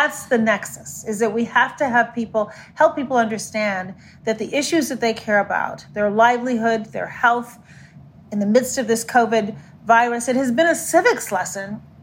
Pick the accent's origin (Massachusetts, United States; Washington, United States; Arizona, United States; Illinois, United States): Illinois, United States; Chicago; the mayors from San Francisco, Minneapolis, Chicago, my hometown, D.C., Atlanta, and New York, and Los Angeles.